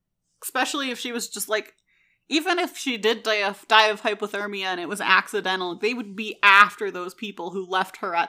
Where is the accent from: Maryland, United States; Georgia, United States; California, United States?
Maryland, United States; I grew up in Maryland, and I don't even think I knew any Native Americans